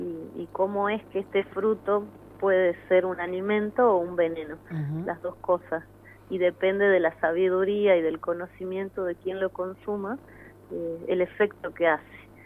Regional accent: Salta, Argentina; Yo soy salteña, yo soy de Salta y estoy viviendo en Salta, trabajo acá. He trabajado varios años en Buenos Aires y en Córdoba, pero hace unos 6 o 7 ya me radiqué definitivamente en Salta Capital

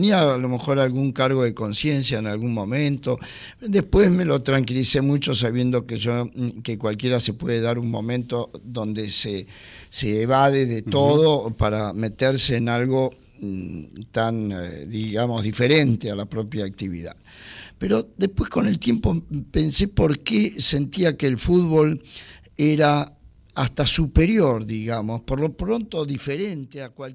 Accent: Buenos Aires, Argentina; yo nací en San Telmo y me crié en Liniers, aunque me nacionalicé boquense, ¿no? En el barrio de Liniers.

